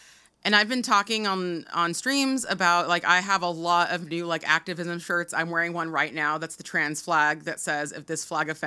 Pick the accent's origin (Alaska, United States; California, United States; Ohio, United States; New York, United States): California, United States; And I'm not like extremely LA because I'm from Orange County, but I do love the California culture.